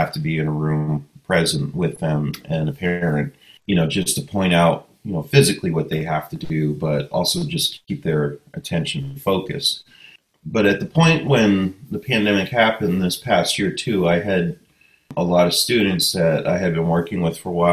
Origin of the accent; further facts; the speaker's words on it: Maine, United States; moved away as an adult; I'm from Northern Maine, so before I moved to Western Massachusetts, which was 2007, I want to say, I played in a lot of blues bands as either a guitar player or a drummer.